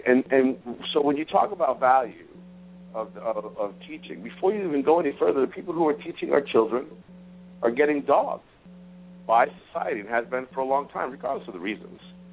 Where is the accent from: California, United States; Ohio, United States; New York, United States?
New York, United States; Queens; I grew up in Queens